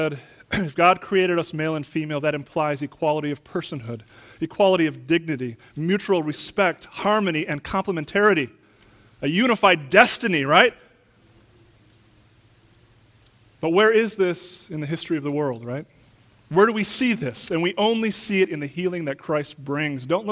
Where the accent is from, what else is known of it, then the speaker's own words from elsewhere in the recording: Wisconsin, United States; I have a picture of my hometown from the 1800s up in Wisconsin.